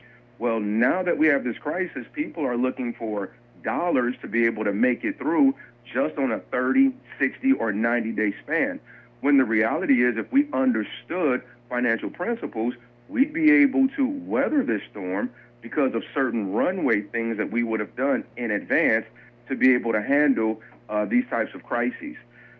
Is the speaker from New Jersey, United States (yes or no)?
no; Detroit, Michigan, United States; now I come from Detroit, and so as I was born and raised in Detroit, almost everyone worked at one of the factories of the Big Three.